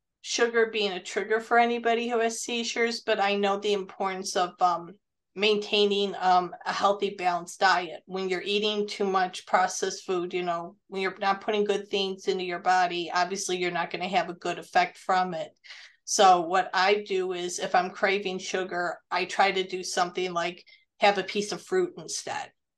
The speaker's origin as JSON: {"language": "English", "country": "United States", "tie": "born or raised there", "said": "growing up in America as a child, the attitude was you didn't question your doctor."}